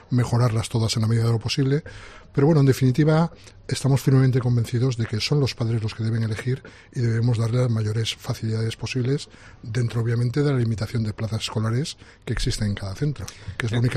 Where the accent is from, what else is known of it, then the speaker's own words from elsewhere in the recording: Elche, Valencian Community, Spain; Yo soy de Elche. Entonces, en conversaciones formales de este tipo, prefiero expresarme en castellano, pero el valenciano lo hablo perfectamente